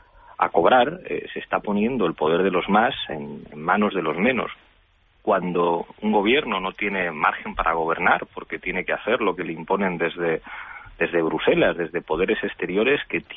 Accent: Spain; Yo soy español y soy patriota

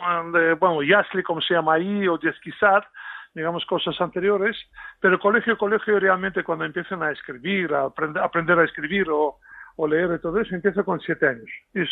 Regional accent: Moscow, Russia; Bueno, yo nací y crecí en Moscú.

